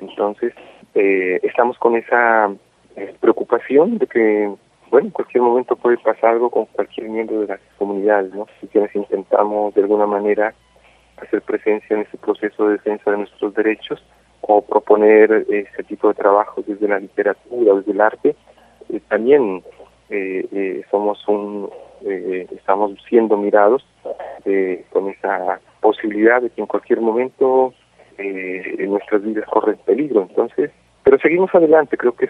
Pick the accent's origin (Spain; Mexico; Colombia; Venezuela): Colombia; Ver en Colombia, creo que no solamente en Colombia, pero en mi país, todas las ciudades están invadidas